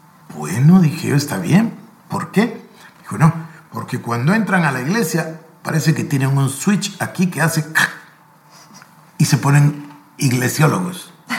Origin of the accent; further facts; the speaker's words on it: Guatemala; aquí en Guatemala, pues obvio, somos guatemaltecos